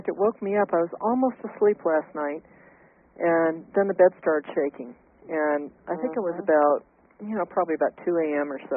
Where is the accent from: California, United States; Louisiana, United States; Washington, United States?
California, United States; San Francisco; You know, I grew up in San Francisco, and I've been through a couple doozies.